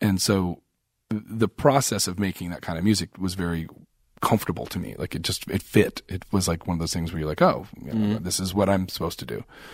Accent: Canada; I'm Canadian. We're not American.

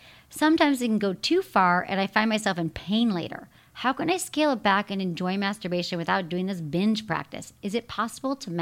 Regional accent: Michigan, United States; I grew up in Michigan, so it was all about Disney World.

